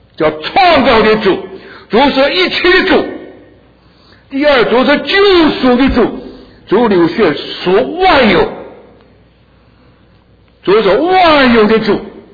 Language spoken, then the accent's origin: Chinese; China; 我是中国人，我的托付为了中国人，我的知识为了中国。